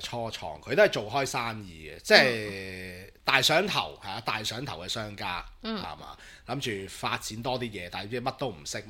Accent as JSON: {"language": "Cantonese", "country": "Hong Kong"}